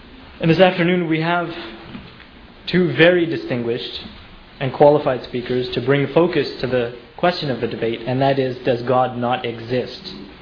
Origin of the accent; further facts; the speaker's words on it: Toronto, Ontario, Canada; I am a practicing member of the Islamic faith. I'm also from Toronto, Canada